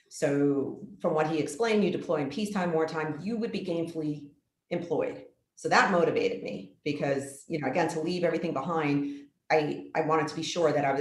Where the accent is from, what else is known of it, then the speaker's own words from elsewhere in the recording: New York City, New York, United States; So I grew up in the New York City area. My parents were immigrants from Egypt and Colombia.